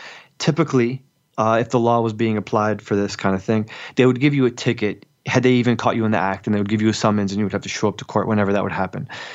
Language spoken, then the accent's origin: English; United States; Like, I'm as American as they get, man.